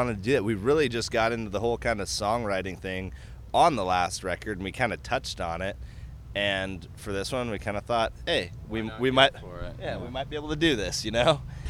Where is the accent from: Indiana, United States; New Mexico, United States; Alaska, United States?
Alaska, United States; And I felt it too growing up in Alaska.